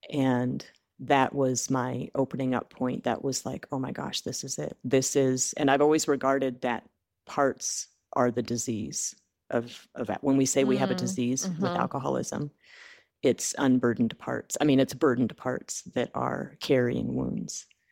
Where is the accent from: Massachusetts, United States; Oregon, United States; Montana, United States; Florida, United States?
Montana, United States; Great Falls; I grew up in Great Falls, Montana.